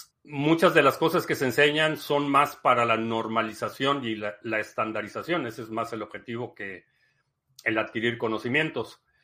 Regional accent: Nicolás Romero, State of Mexico, Mexico; Yo soy de Nicolás Romero, Estado de México.

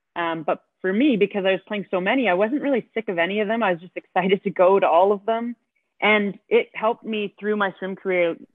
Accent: Toronto, Ontario, Canada; Yeah, I grew up in Toronto. I have three older siblings.

